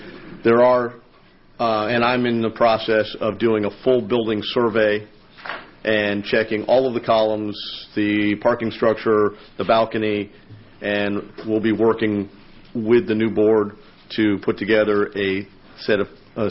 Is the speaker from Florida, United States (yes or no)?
yes; Port Orange, Florida, United States; I'm from Port Orange.